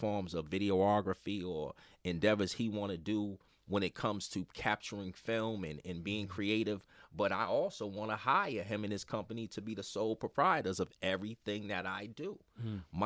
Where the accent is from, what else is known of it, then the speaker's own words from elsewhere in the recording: Mattapan, Massachusetts, United States; they don't understand that I'm from Mattapan, that I got everything from the mud.